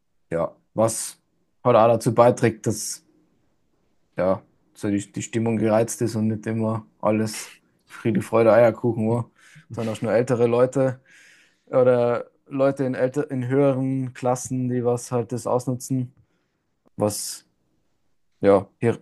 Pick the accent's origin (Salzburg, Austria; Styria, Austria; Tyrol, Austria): Tyrol, Austria; ich war ja Tiroler, ich hätte ja heimfahren können